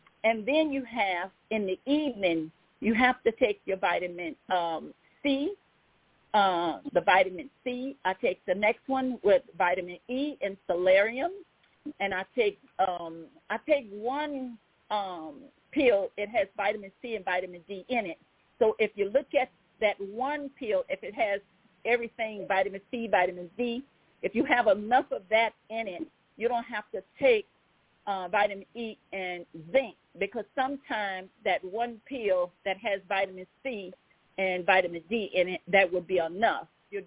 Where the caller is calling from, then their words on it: Baton Rouge, Louisiana, United States; I'm calling from Baton Rouge, Louisiana.